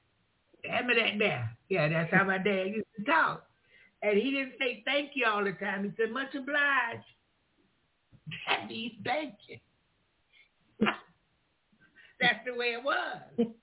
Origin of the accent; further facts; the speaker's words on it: the South, United States; Yeah, I like all the chicken and dumplings. I like all of that. Because I'm from the South.